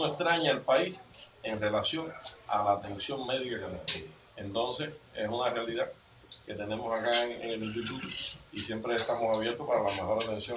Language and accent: Spanish; Cuba; nosotros como cubanos estamos muy acostumbrados a tener esta atención médica